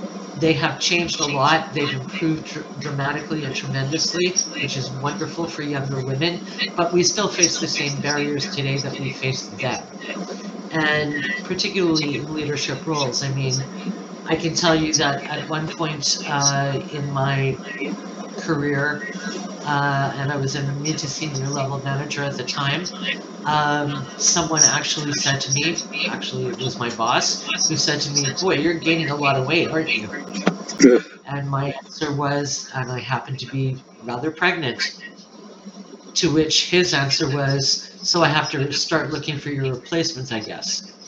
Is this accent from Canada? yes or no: yes; Canada; because I'm in Canada, and as a Canadian, our programs are different than what you guys have in the U.S.